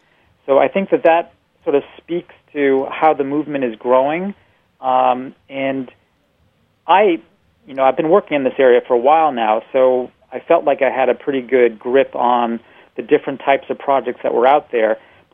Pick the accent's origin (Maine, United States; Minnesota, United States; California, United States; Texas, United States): Maine, United States; Scarborough; In my hometown of Scarborough, Maine, we actually have those regulations already in place.